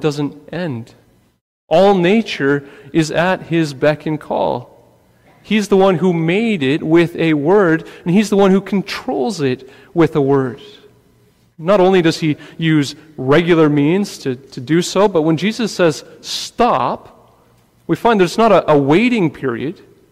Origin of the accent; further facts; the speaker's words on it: Great Lakes, United States; I grew up near Lake Erie.